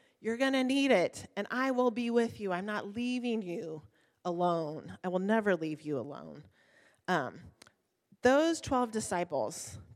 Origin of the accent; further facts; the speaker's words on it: Oregon, United States; I grew up in mountains in Oregon.